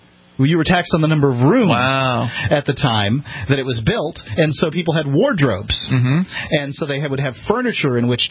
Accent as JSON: {"language": "English", "region": "Florida", "country": "United States", "tie": "born or raised there", "said": "We came both from Sarasota County. I grew up in Manatee County, which is the county north"}